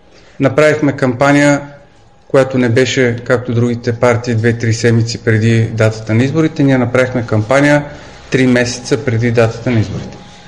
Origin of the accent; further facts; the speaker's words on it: Sofia, Sofia City, Bulgaria; аз съм роден в София, тук съм завършил и средното си образование